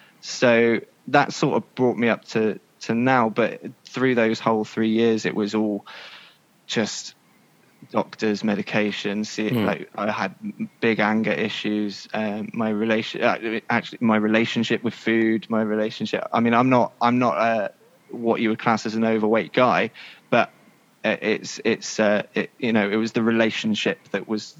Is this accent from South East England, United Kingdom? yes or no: no; Burnham-on-Sea, South West England, United Kingdom; I grew up in Burnham-on-Sea and I went to school.